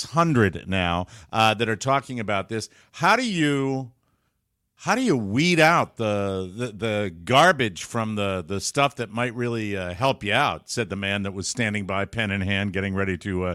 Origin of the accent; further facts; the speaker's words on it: Glastonbury, Connecticut, United States; I grew up in that part of the state. I know what he's talking about. I'm from Glastonbury, Connecticut, right outside of Hartford.